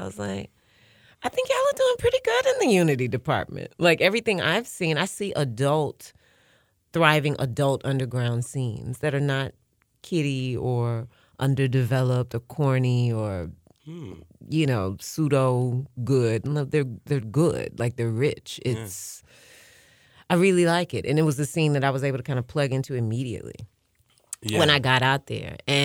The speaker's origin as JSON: {"language": "English", "town": "Nashville", "region": "Tennessee", "country": "United States", "tie": "born or raised there", "also_born_or_lived": "Atlanta", "said": "because I was born and raised in Nashville, literally spent half of my life in Nashville, half of my life in Atlanta."}